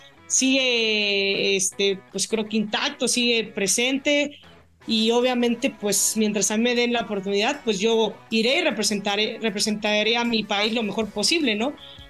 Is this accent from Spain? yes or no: no; Mexico; yo soy mexicana 100%.